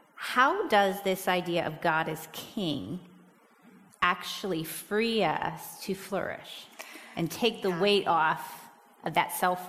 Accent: United States; I don't have a king. I'm an American, right?

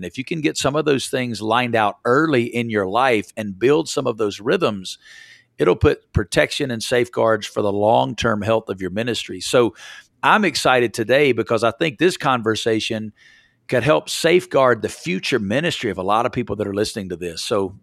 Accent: the South, United States; now in Las Vegas, United States; I'm originally from the Bible Belt, been out in Vegas for almost a quarter century.

